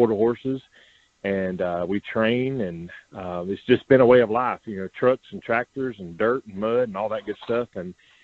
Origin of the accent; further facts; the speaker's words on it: Georgia, United States; I grew up down in Georgia, farm country, and, you know, peanuts, cotton and corn, soybeans, horses and cows.